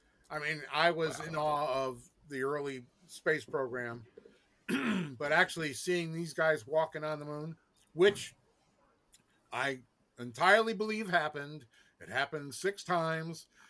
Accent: New England, United States; Well, I grew up in New England, so it would be a grinder, which is the proper name for a sub or a hoagie

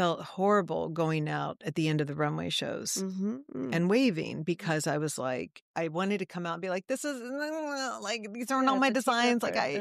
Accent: Southern United States, United States; Like, growing up in the South, people would not.

